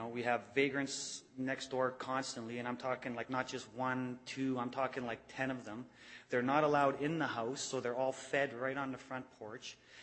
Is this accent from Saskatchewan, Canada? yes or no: no; Winnipeg, Manitoba, Canada; I was born and raised in St. Boniface.